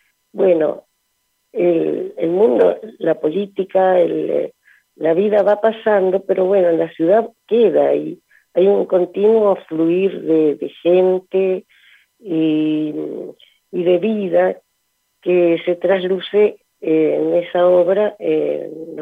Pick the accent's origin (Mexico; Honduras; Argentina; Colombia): Argentina; Buenos Aires; Soy una porteña y de Boedo, para colmo, lo cual no es ningún elogio, pero aquí estoy afincada